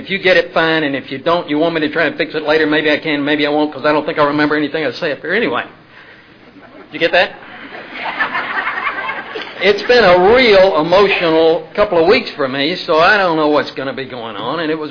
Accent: Atlanta, Georgia, United States; born there; Let's see, I was born in Atlanta, Georgia.

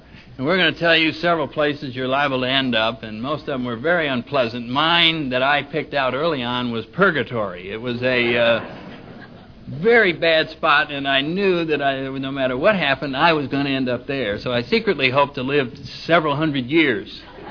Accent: Connecticut, United States; And I got mine in New England. I'm from Connecticut. I'm a Connecticut Yankee, or whatever you call it, and I'm very grateful to be here.

